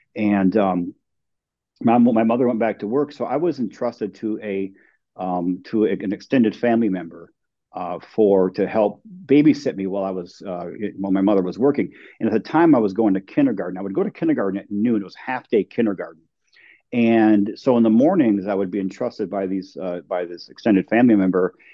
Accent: Michigan, United States; But so I'm actually from Michigan, born and raised in a very small town in the upper part of Michigan. I'm a youngest of five children, and I now live in the upper part of Michigan.

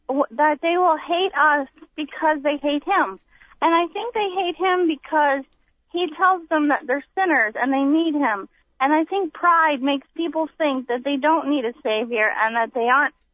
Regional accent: Carol City, Florida, United States; born there; I was born in Carroll City in the ghetto.

